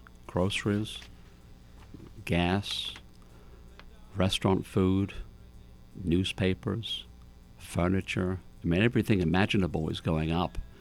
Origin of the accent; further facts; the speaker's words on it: London, United Kingdom; Now, I'm from London, England